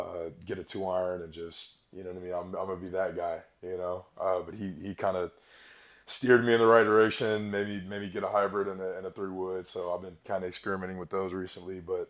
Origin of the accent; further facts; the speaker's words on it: Suwanee, Georgia, United States; born there; I was born in Swanee.